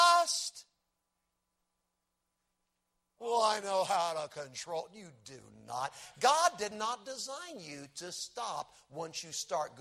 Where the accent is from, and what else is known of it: Little Rock, Arkansas, United States; born there